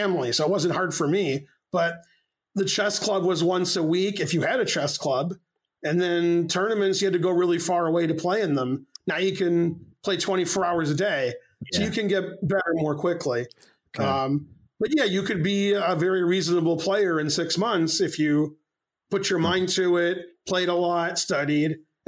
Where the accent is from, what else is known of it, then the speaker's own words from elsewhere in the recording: Detroit, Michigan, United States; So we're just like the first chess family of Michigan, they called us, because I was brought up in Detroit.